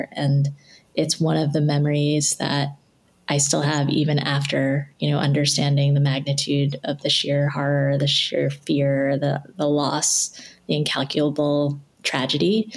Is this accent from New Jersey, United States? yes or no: yes; New Jersey, United States; I grew up in New Jersey, so maybe that's part of it, home, everything would be okay.